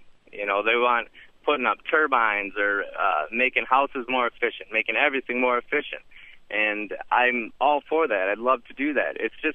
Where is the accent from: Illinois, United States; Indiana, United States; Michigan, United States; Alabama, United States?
Michigan, United States; Waterford; I now work at a car wash in Farmington Hills. I'm from Waterford. I drive out here.